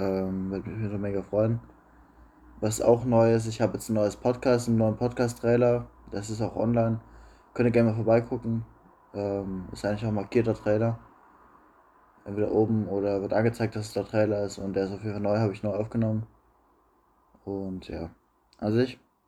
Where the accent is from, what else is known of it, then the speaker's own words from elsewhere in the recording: Bavaria, Germany; ich bin aus Bayern, in der Nähe von Nürnberg